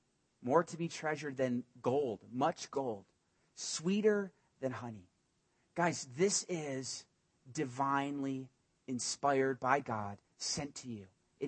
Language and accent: English; East Coast, United States; also born or lived in Puerto Rico; now in Albuquerque, United States; I grew up in the East Coast. I lived in Puerto Rico as a missionary for many years. I was established there.